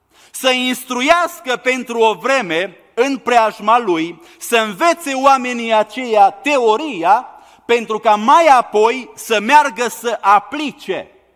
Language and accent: Romanian; Romania; born there; Acum noi cei care ne-am născut în România, în mod deosebit bărbații, știm cuvântul acesta de instrucție